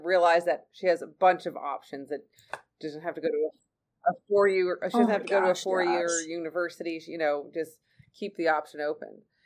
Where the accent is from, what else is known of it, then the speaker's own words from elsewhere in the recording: Midwest, United States; now in Texas, United States; I'm from the Midwest. In Texas, we don't get fall.